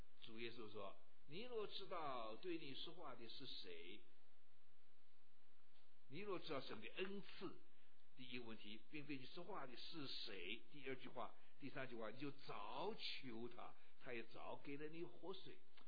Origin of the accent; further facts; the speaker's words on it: China; 我是中国人，活到老了，